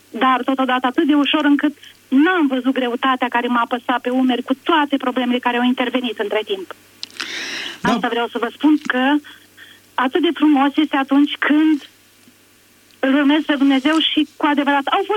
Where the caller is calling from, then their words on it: Șăuț, Suceava County, Romania; din Șăuț, Suceava.